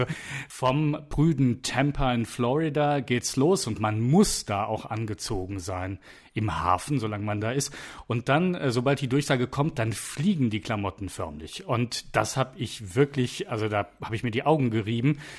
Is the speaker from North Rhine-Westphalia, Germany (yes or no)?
yes; Cologne, North Rhine-Westphalia, Germany; ich bin Kölner, ich kenne den Kölner Karneval